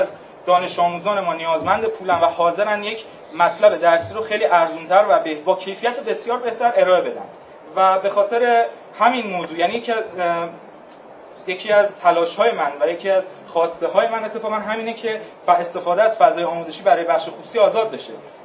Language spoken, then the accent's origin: Persian; Shahriar, Tehran Province, Iran; من تو سمپاد درس خوندم و خب قطعا توی شهر خودم، من بچه شهریار هستم، دبیرستان دارالعلوم،